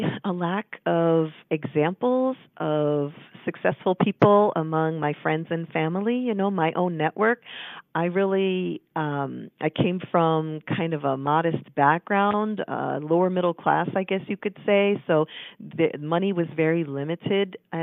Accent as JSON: {"language": "English", "region": "Connecticut", "country": "United States", "tie": "born or raised there", "said": "my first job when I grew up in Connecticut was working on a tobacco farm, believe it or not."}